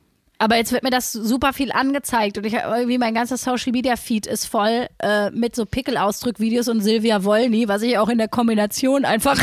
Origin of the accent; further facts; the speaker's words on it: Essen, North Rhine-Westphalia, Germany; ich komme aus dem Pott, ich komme aus Altenessen.